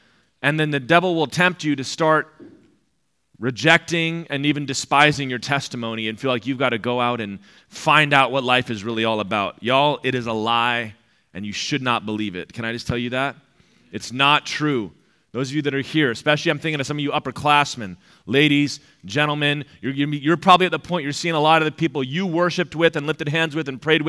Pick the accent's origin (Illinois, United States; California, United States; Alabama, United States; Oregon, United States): Alabama, United States; I'm from Alabama, okay?